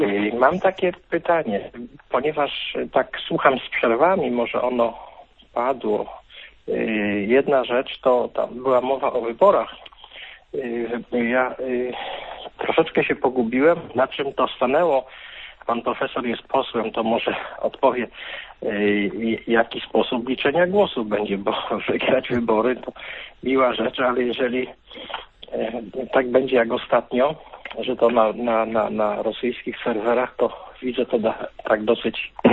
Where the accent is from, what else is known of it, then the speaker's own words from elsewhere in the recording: western Poland, Poland; Generalnie ja pochodzę z Polski zachodniej